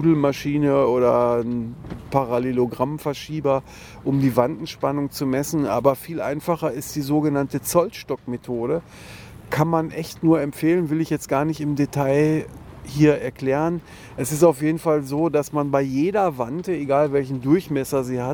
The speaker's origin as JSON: {"language": "German", "region": "Berlin", "country": "Germany", "said": "Man ist ja als Berliner verwöhnt, ohne es zu merken."}